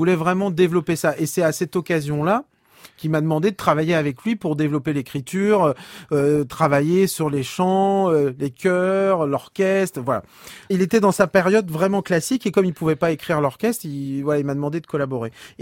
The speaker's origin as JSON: {"language": "French", "region": "Brittany", "country": "France", "said": "parce que déjà je suis breton et que je suis né avec la musique celtique."}